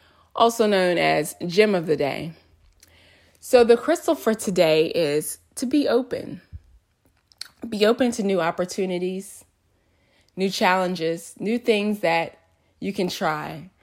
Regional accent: New Orleans, Louisiana, United States; So like I said … I'm from New Orleans. Born and raised in New Orleans, spent my whole childhood here.

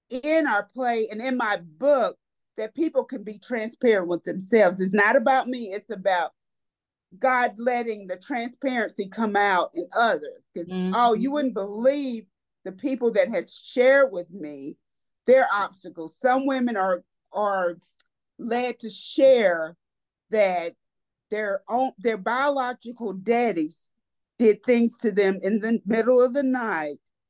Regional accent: Greenville, South Carolina, United States; because I'm from the Greenville area.

